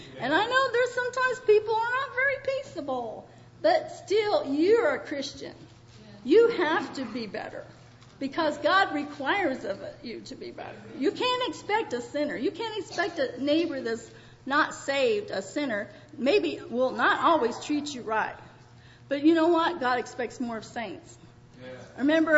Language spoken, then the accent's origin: English; Virginia, United States; also born or lived in Michigan; And, you know, I was raised partly in Virginia and partly in Michigan.